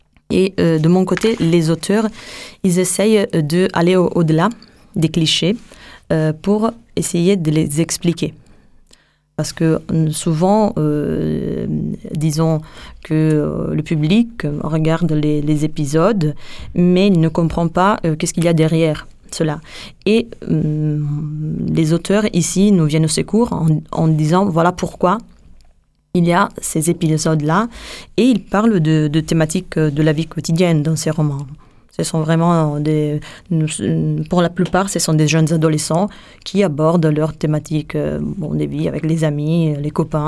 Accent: Italy; parce que je suis italienne

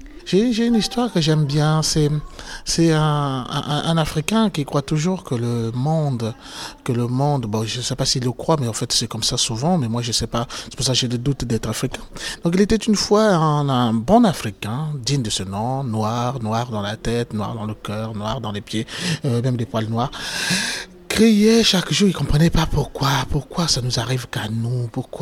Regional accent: Brazzaville, Republic of the Congo; conteur. Je suis du Congo Brazzaville. Brazzaville même, le petit Congo, le mignon Congo comme on dit

